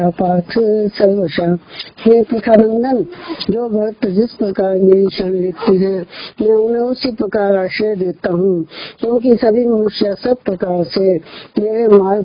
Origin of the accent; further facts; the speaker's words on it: Vishalpur, Punjab, India; born there; moved away as an adult; now in Kullu, India; मेरा जन्म विशालपुर पंजाब में हुआ। 1964 में कुल्लू में सरकारी नौकरी ज्वाइन की